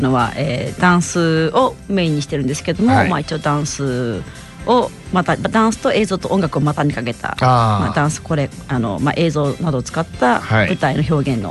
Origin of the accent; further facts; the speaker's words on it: Okazaki, Aichi, Japan; 副寿町っていうとこなんですけども